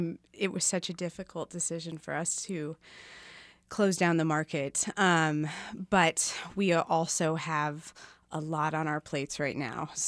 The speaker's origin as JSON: {"language": "English", "region": "Kansas", "country": "United States", "tie": "born or raised there", "said": "So I grew up in, you know, Midwestern suburbia on the Johnson County side."}